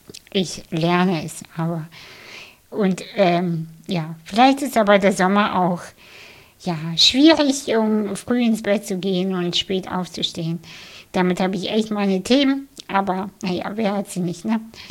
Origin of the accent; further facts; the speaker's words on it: Hamburg, Germany; ich bin aus Hamburg